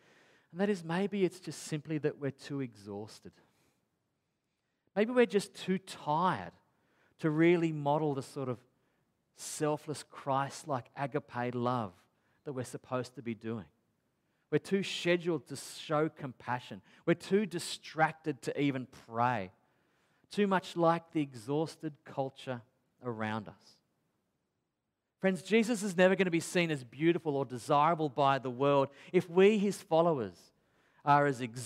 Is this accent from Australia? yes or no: yes; Australia; As an Aussie in 2021, how do we actually live out this thing we call the Sabbath today?